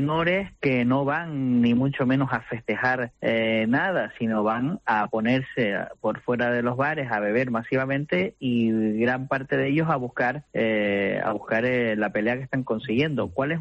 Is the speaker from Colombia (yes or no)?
no; La Laguna, Canary Islands, Spain; yo soy de aquí de La Laguna